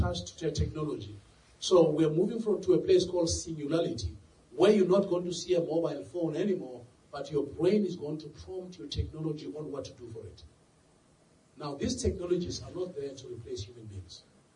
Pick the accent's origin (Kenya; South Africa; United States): South Africa; Because I'm from South Africa.